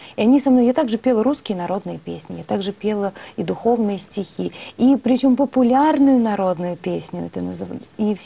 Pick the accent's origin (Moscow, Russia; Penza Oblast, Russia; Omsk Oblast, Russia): Penza Oblast, Russia; Penza; в мой родной город, да, в Пензу